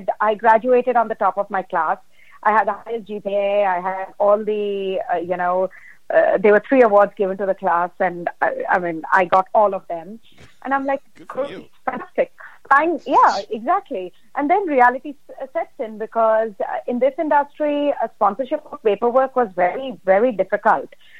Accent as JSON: {"language": "English", "country": "India", "moved": "yes", "lives_now": "United States", "said": "I came from India. This was a new country"}